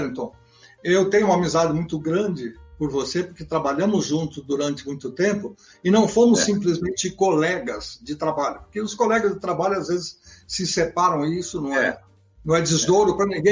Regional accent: São Paulo, Brazil; nós que somos paulistanos da gema, porque nascemos aqui

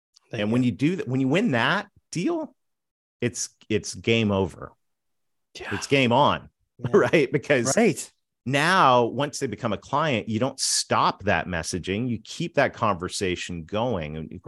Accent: Canada; I am Canadian.

